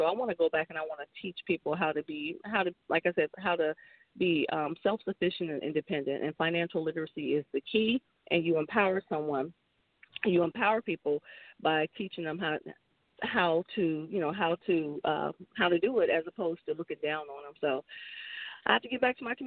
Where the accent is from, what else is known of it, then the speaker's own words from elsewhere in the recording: Millville, United States; being that I come from Millville, I lived in Millville. I come from the hood.